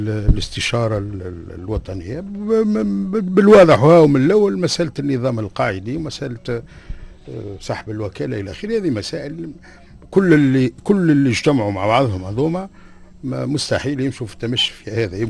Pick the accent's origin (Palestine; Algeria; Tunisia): Tunisia; في ذهنية المواطن التونسي وأنا كمواطن تونسي